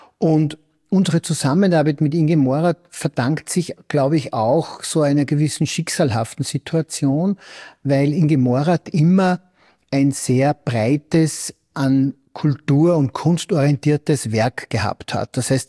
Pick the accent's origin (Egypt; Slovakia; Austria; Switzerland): Austria; Laakirchen, Upper Austria; ich bin ja aus Laakirchen, also ganz in der Nähe von Gmunden